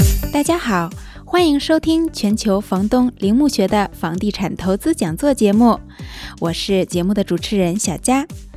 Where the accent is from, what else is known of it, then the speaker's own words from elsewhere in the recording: Shenyang, Liaoning, China; 哦，我也是辽宁，我是沈阳人。